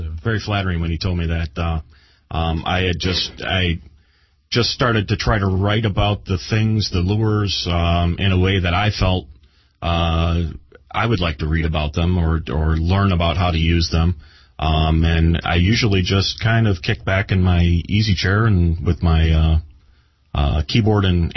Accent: Westland, Michigan, United States; I grew up fishing with my dad in Michigan area. I grew up in Westland, went to John Glenn High School, that whole thing there.

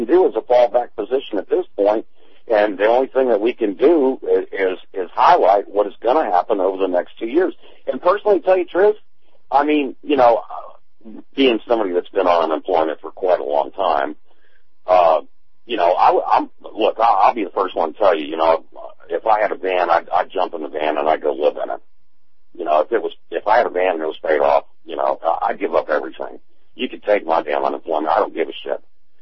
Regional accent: Atlanta, Georgia, United States; you know me, I came from Atlanta, I knew Sean Hannity before he went national.

